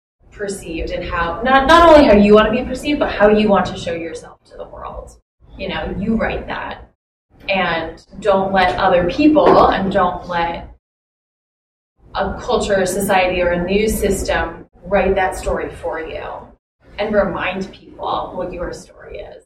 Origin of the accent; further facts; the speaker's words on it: India; moved away as an adult; now in New York, United States; I was born and brought up in India.